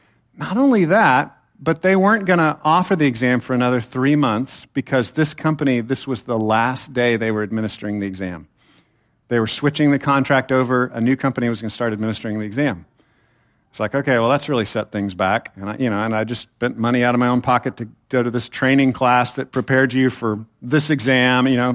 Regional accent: Temple, Texas, United States; But I was taught in the church that I was raised in Temple, Texas, not too far from here, kind of a dangerous place, be careful, but it's not too far away.

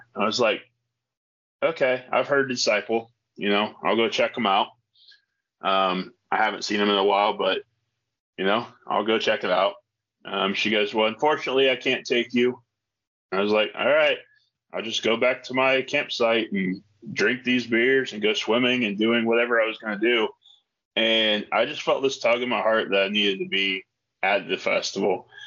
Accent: Ohio, United States; I grew up in Ohio. I grew up Christian mom and dad.

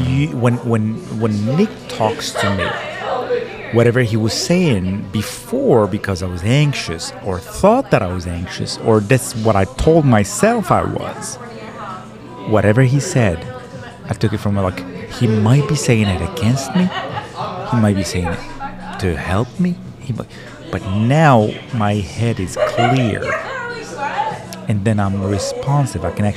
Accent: Morocco; And I'm from Morocco.

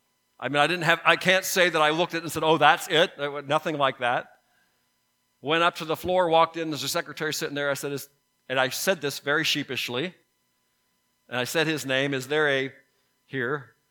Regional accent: Youngstown, Ohio, United States; born there; I knew Youngstown because I was born in Youngstown.

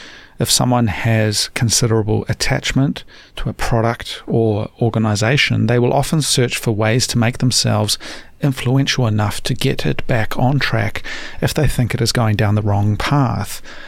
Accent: New Zealand; the brain drain from my home country of New Zealand, where talented people are leaving

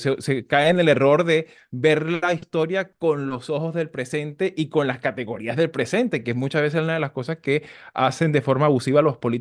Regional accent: Venezuela; sobre todo también nosotros dos venimos de Venezuela

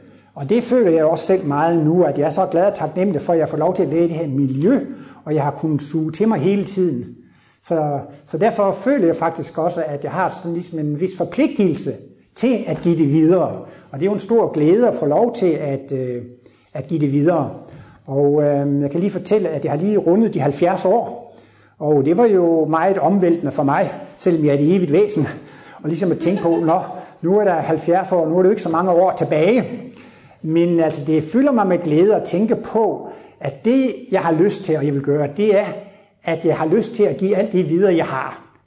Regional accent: Jutland, Denmark; Og jeg kommer fra Jylland og er sådan lidt deprimeret og har et jysk tungsind.

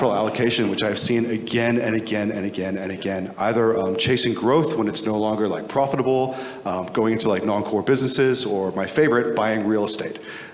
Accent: Hong Kong; English is a second language; So I mentioned before that I'm from Hong Kong, born and raised there. My family's there

